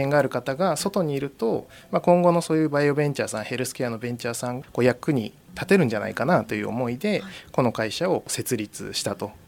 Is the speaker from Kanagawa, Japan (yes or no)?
yes; Yamato, Kanagawa, Japan; also born or lived in Hokkaido; 生まれが実は北海道で生まれておりまして、幼少期は北海道で過ごして、その後に神奈川県の大和市というところで、まあ、小学校からずっと育っておりました。